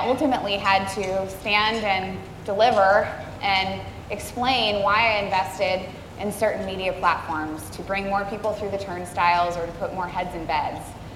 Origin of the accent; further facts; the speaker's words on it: Winter Park, Florida, United States; So I am from Winter Park, Florida, right outside of Orlando. Grew up about 2 hours from here, and I spent pretty much every summer right here on St. Pete Beach.